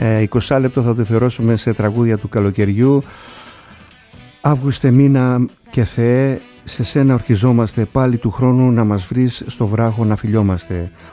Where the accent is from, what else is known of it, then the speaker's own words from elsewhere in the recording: Kasos, South Aegean, Greece; Αναχωρώ για το νησί μου την Κάσο.